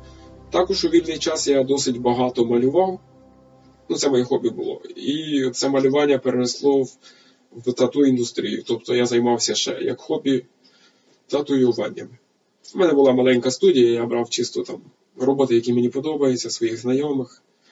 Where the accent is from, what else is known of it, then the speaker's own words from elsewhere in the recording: Kyiv Oblast, Ukraine; now in Vinnytsia, Ukraine; а я взагалі з Київської області. Хоча, в принципі, живу у Вінниці.